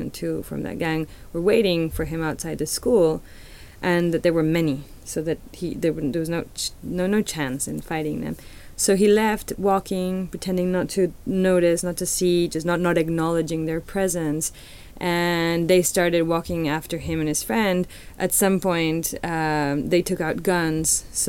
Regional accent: Mexico City, Mexico; For example, I'm a Chilanga, which means I'm from Mexico City.

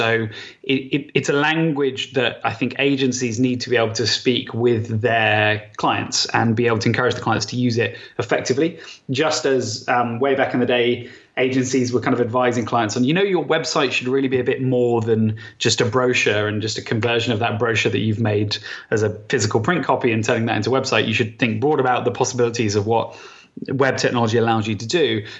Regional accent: Southampton, South East England, United Kingdom; accent: Hampshire; No, I'm from Southampton originally.

